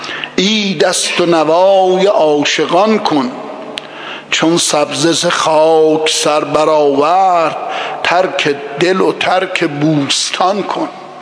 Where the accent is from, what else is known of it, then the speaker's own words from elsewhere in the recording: Iran; ما ایرانیام چون مردم باهوش، خردمند، خردورز و متمدن و متجددی بودیم